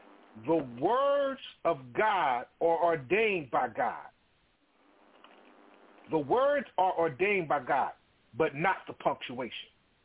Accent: Hackensack, New Jersey, United States; Born and raised Hackensack, New Jersey. But you sound like you're from the country. I got country parents, so I got country roots.

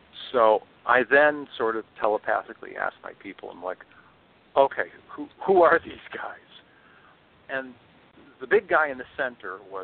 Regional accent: Northeast, United States; I was raised in the Northeast, but in the summer of 69, Dad shut down his business, if you will.

